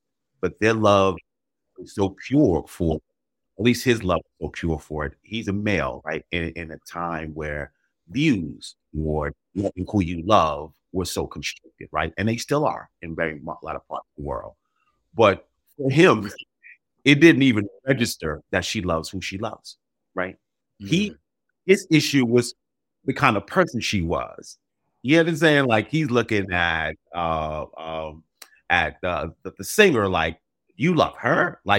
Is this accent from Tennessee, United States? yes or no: no; New York City, New York, United States; I'm from the Bronx, bro.